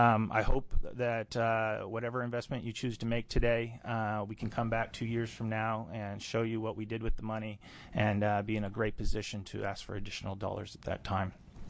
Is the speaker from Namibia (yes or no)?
no; Tualatin, Oregon, United States; I'm from Tualatin, Oregon. My company and my residence are both located there.